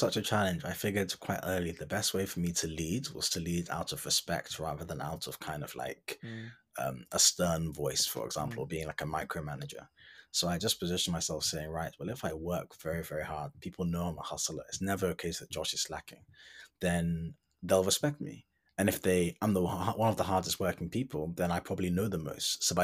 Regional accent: United Kingdom; I'm Ghanaian and mainly growing up in the UK, but kind of maintain those contacts still

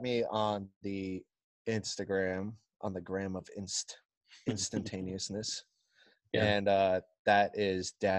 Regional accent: Johnsondale, California, United States; It used to be Johnsondale, California. And I was born in April 89, October 89. We went to Johnsondale right when it started, and we celebrated Halloween up there every year.

